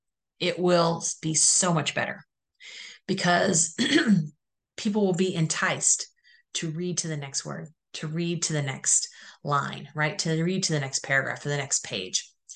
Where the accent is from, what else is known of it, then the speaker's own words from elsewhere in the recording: Oklahoma, United States; So I am a Cherokee Nation citizen. I grew up here in the Cherokee Nation Reservation, which is located in northeastern Oklahoma.